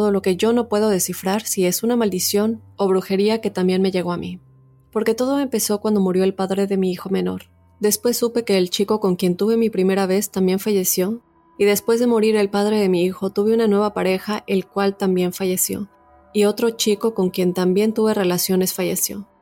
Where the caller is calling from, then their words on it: Costa Rica; Deseo quedarme en anonimato, pero sí les puedo decir que soy de Costa Rica.